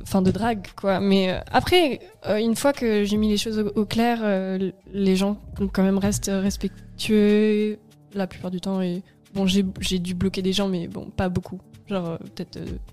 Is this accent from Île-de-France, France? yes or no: no; Pornic, Pays de la Loire, France; moved away; also born or lived in Nantes; Je suis née à Nantes et j'ai vécu à partir de l'âge de 5 ans à Pornic.